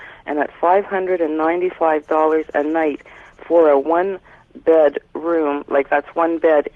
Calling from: Kitchener, Ontario, Canada; I'm calling from Kitchener, Ontario.

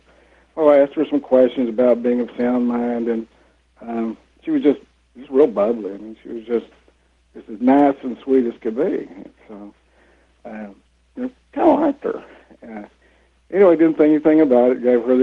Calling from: Dallas, Texas, United States; And I'm calling from Dallas

